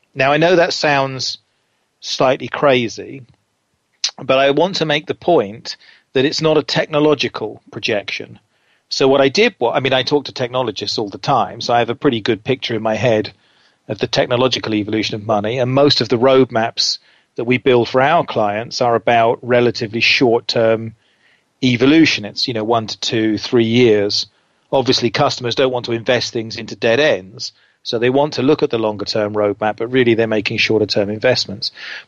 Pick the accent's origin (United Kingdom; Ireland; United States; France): United Kingdom; England; And because I'm English, so of course I didn't actually have any photo ID with me.